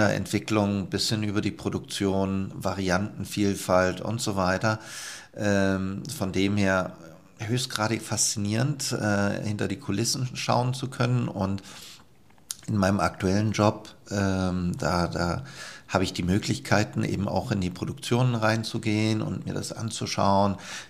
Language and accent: German; Lindau, Bavaria, Germany; Ich selber bin aus Lindau-Bodensee und dort hatten wir eine Motoreninstandsetzung.